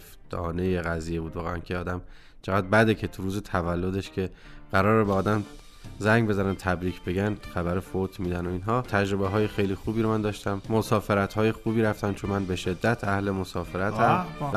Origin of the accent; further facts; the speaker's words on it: Golpayegan, Isfahan, Iran; من معمولا عیدها رو میرم به شهر و دیار خودم، گلپایگان.